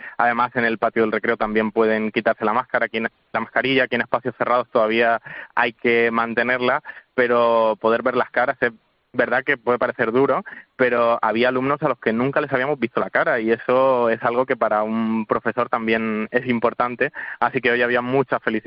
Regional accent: Sangonera la Verde, Region of Murcia, Spain; yo vengo de un pueblo que se llama Sangonera la Verde y no he podido estar allí desde esta Navidad.

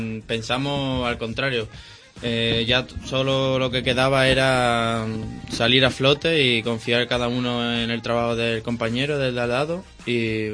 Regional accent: Seville, Andalusia, Spain; Bueno, soy sevillano, traigo el arte un poco en la sangre.

